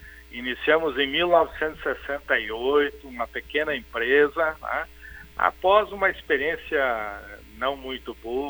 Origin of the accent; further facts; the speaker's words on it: Frederico Westphalen, Rio Grande do Sul, Brazil; also born or lived in Santa Maria, Brazil; Em 1973, eu saí de Frederico Westphalen, fui para Santa Maria para servir o Exército. E depois cursei lá na Universidade Federal de Santa Maria, Economia e Química Industrial, e depois retornei em 1985